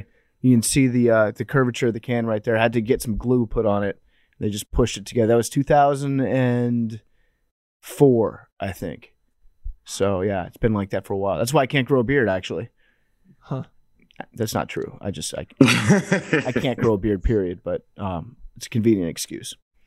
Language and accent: English; United States; So I grew up right outside Washington, D.C.